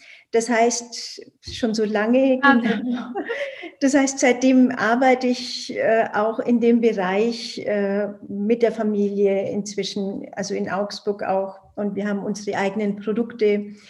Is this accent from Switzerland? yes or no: no; India; German is a second language; now in Germany; Ich komme ja ursprünglich aus Indien